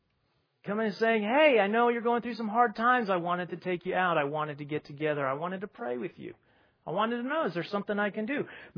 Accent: United States; And I am an American Christian, and so I fully admit that I am right there.

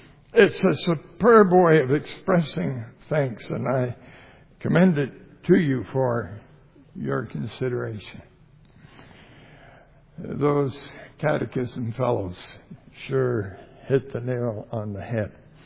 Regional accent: British Columbia, Canada; I'm from the Okanagan, you see.

